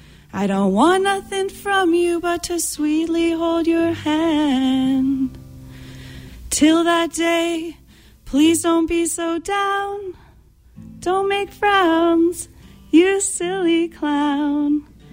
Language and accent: English; Chico, California, United States; I grew up in Chico, but I only met Bob recently